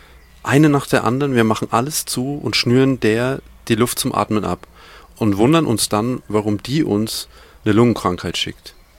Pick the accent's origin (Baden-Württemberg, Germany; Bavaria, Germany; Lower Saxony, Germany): Bavaria, Germany; Ich bin ein Franke